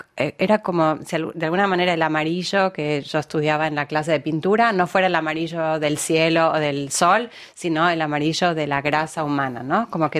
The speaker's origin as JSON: {"language": "Spanish", "country": "Argentina", "tie": "born or raised there", "said": "yo me crié en Argentina en los años 70s y 80s"}